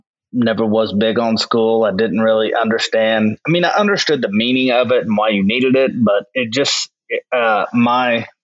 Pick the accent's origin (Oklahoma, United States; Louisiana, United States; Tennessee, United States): Oklahoma, United States; El Reno; Yep. Born and raised in El Reno, Oklahoma.